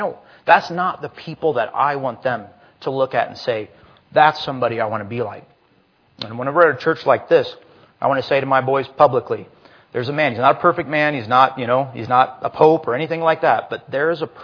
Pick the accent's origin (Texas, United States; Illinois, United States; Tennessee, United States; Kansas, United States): Kansas, United States; Wichita; born there; And I was born in Wichita many years later.